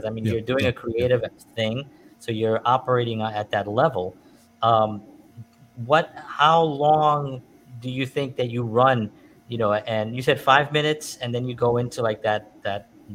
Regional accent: New York, United States; I mean, I grew up in New York, so I did a lot of running, but that was more intense.

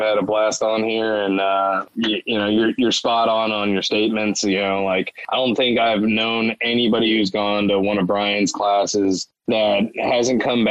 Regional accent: Ireland; I'm an Irishman.

